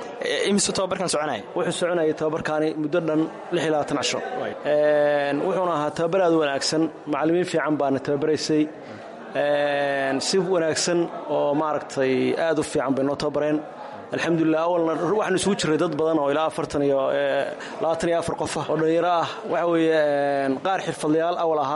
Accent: Bandarbeyla, Karkar, Somalia; anigu waxaan ka soo jeeday deegaanka Bayla Bandarbeela ka soo jeeday anigu

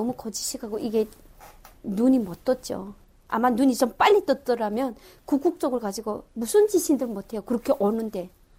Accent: North Korea; now in South Korea; 나는 북한 사람이다. 나 이래 이래서 왔다

